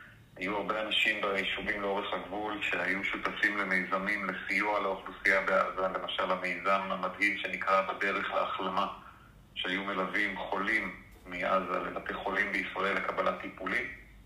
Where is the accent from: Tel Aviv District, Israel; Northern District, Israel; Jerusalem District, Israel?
Northern District, Israel; אמנם בכמעט עשור האחרון, מוקד החיים שלי בנחל עוז, אבל בתור ילד אני גדלתי בגבול הצפון, אבא שלי היה איש צבא, שירת בלבנון, כל הילדות שלי הייתה במקומות שעכשיו מופגזים לאורך הגזרה הזאת